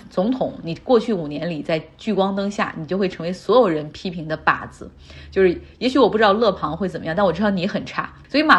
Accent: Harbin, Heilongjiang, China; 像我老家哈尔滨

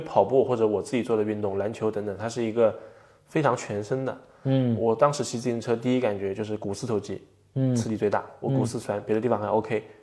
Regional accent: Zhenjiang, Jiangsu, China; now in Shanghai, China; 我说我可不可以从上海出发骑到我老家江苏镇江

